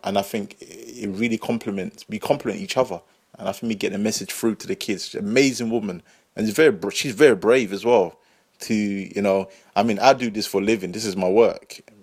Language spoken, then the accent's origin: English; London, United Kingdom; growing up on the council estate where I grew up in North London